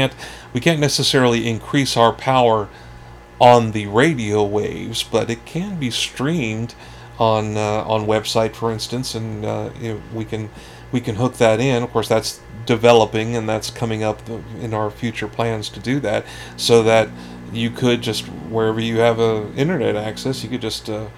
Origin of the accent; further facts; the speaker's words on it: Philadelphia, Pennsylvania, United States; You know, trying to be cool, because I was from the Philadelphia area.